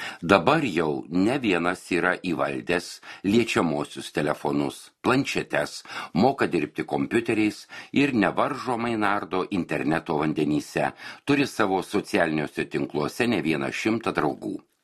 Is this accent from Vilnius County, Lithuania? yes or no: no; Panevėžys County, Lithuania; Gimiau ir augau Pasvalio rajone. Ten baigiau ir pradinę mokyklą. Vidurinį mokslą tiesiog Panevėžyje, suaugusiųjų aklųjų vidurinėje mokykloje.